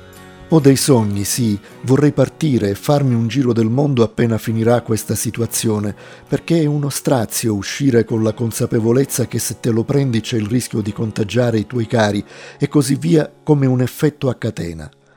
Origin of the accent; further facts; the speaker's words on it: Domus de Maria, Sardinia, Italy; Mi sono trasferito poi nel mio paese, a Domus de Maria, e ho fatto 2 anni di calcio.